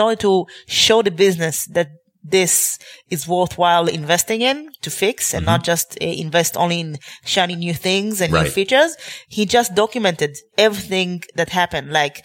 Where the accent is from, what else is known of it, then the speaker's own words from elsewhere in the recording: Israel; English is a second language; I do know, I'm from Israel